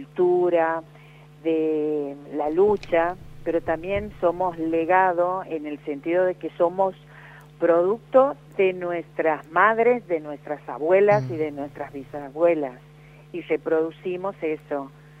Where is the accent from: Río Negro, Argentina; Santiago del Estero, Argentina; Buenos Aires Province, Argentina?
Santiago del Estero, Argentina; now in Córdoba, Argentina; Sí, yo soy santiagueña, sí, soy nacida y malcriada en Santiago del Estero.